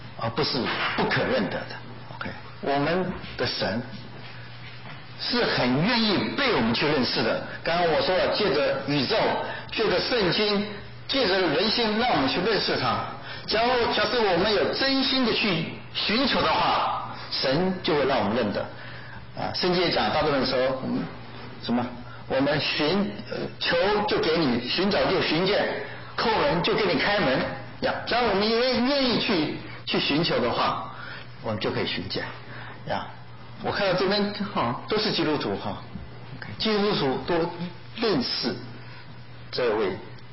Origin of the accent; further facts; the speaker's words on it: Taiwan; 很多人知道我是台湾来的，